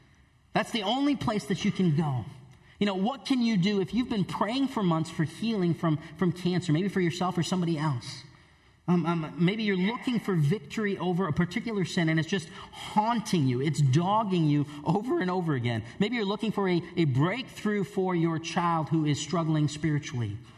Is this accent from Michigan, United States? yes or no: yes; East Lansing, Michigan, United States; I grew up in East Lansing, Michigan, and so being in the North, you know, Chick-fil-A was not a normal thing for me